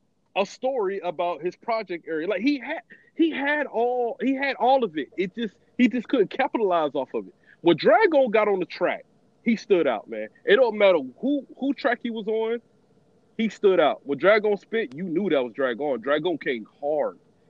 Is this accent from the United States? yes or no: yes; the South, United States; I'm just going to give, like, me growing up in the South, what I've considered was a classic album.